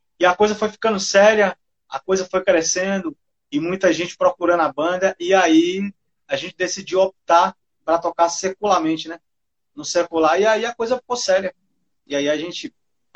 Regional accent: Brasília, Federal District, Brazil; now in Barreiras, Brazil; Muita gente acha que eu sou de Barreiras, mas eu sou de Brasília, Distrito

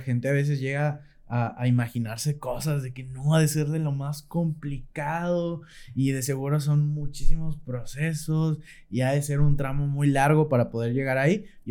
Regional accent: Mexico City, Mexico; accent: chilango; now in Monterrey, Mexico; yo soy de Pachuca, Hidalgo. Entonces igualito de que estoy por acá. Los de aquí dicen, oye, todavía hablas como chilango. Y los de allá me dicen, oye, ya hablas como regio, ¿sabes?

